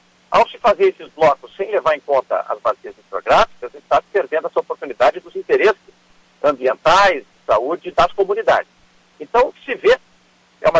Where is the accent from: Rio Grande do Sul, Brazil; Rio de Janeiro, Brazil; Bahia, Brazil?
Rio Grande do Sul, Brazil; Eu sou gaúcho, quero que o Estado tenha cada vez mais saúde financeira